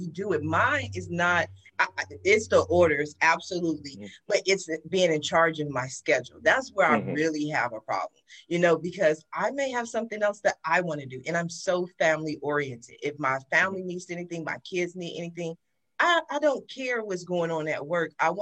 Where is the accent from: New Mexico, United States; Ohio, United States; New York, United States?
Ohio, United States; Columbus; also born or lived in Washington, District of Columbia, United States; I'm from Columbus, Ohio. My mom has 8 brothers and sisters.